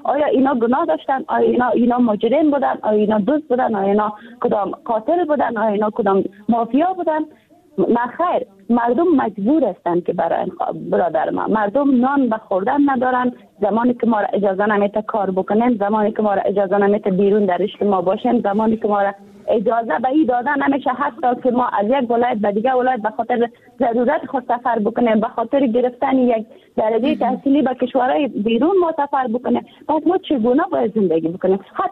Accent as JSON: {"language": "Persian", "country": "Afghanistan", "tie": "born there", "said": "ما مسلمان هستیم، در کشور مسلمان به دنیا آمدیم، کشور افغانستان یک کشور اسلامی بوده"}